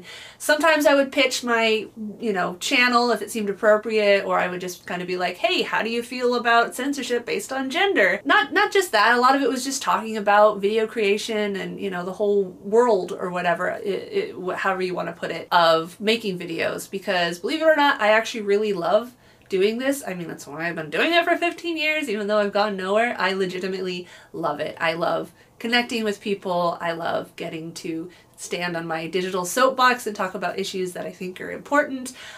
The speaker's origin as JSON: {"language": "English", "town": "San Diego", "region": "California", "country": "United States", "tie": "born or raised there", "said": "my big family trip down to my hometown San Diego with the whole family, including my elderly dad."}